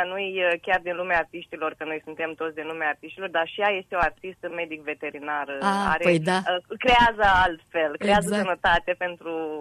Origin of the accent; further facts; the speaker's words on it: Iași, Iași County, Romania; Eu sunt din Iași, cum spun eu, jet by jet din ciment.